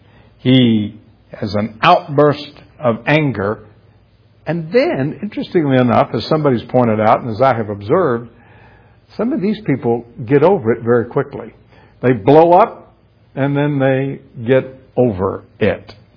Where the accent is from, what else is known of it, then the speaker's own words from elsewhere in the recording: Florida, United States; also born or lived in Tennessee / Texas; I grew up in Florida, college in Tennessee, and then I moved to Texas.